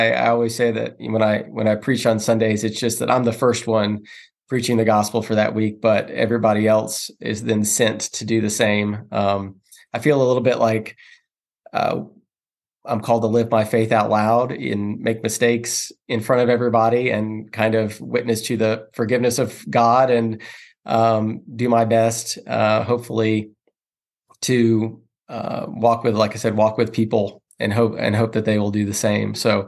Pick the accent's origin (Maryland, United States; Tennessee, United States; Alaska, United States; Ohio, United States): Tennessee, United States; Knoxville; also born or lived in Maryville, United States; No, yeah, I grew up in Knoxville, Tennessee, and So lived in East Tennessee all my life, Knoxville, and then Maryville, Tennessee.